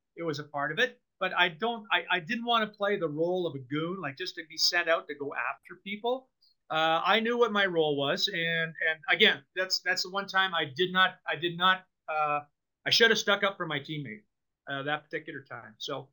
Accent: Sauble Beach, Ontario, Canada; his dad and I are good friends, like growing up in Sauble Beach area there.

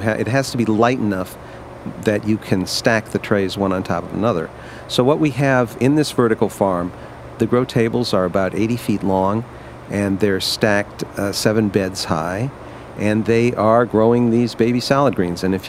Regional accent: Ohio, United States; I admire inventors. I'm from Ohio.

